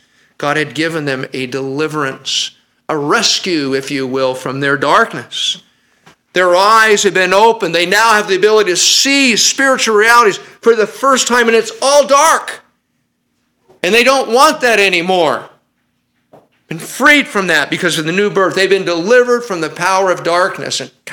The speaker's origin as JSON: {"language": "English", "town": "Fremont", "region": "California", "country": "United States", "tie": "born or raised there", "said": "I remember growing up in Fremont"}